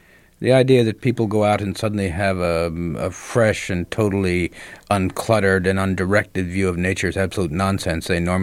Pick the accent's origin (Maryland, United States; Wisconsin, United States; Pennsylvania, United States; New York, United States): Pennsylvania, United States; Williamsport; I had a rural childhood and spent a lot of time in the woods. I grew up near Williamsport, Pennsylvania.